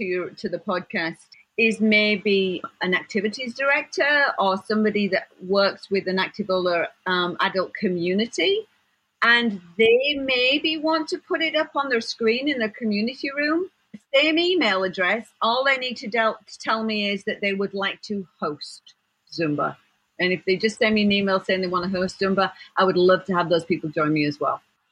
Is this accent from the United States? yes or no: no; England, United Kingdom; And yes, I'm English.